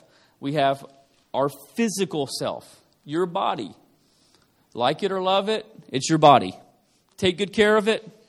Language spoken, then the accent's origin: English; the South, United States; I'm from the South in the U.S., you know, and we eat everything is fried or full of sugar.